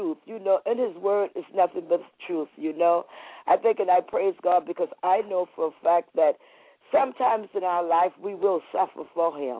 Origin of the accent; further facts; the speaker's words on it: East Coast, United States; I'm from the East Coast, but he took me out there and he saved me.